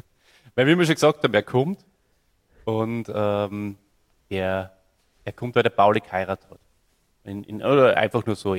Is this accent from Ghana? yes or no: no; Salzburg, Austria; Ja, bei uns in Salzburg, hier, das weißt du natürlich am allerbesten, in den 80er Jahren, da war viel Schnee